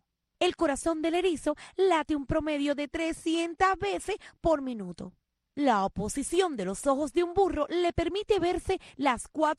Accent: Cuba; de Cuba y que quiero que haya comida para mi pueblo.

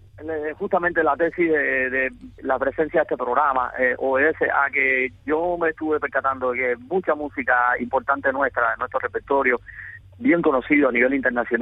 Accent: Cuba; nosotros somos cubanos y tenemos una identidad como cubanos, ¿no? Por nacer en esta isla y por vivir toda la historia que nos ha tocado vivir

